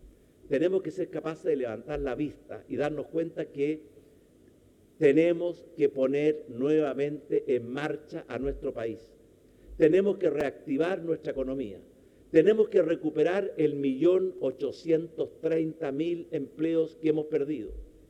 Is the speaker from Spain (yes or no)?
no; Chile; somos todos chilenos y chilenas.